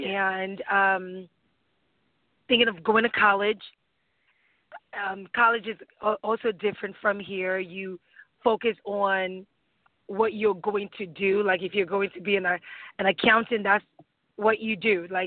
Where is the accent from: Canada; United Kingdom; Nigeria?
Nigeria; now in United States; Growing up in Nigeria, having one way of thinking, and then coming to the United States or coming back to the United States with that way of thinking